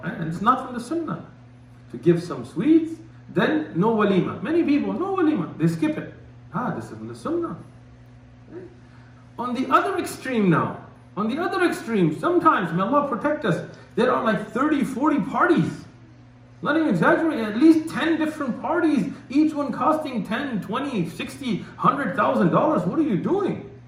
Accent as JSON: {"language": "English", "country": "United States", "said": "Because you're from America. I was like, I'm from America. I didn't rob banks in America."}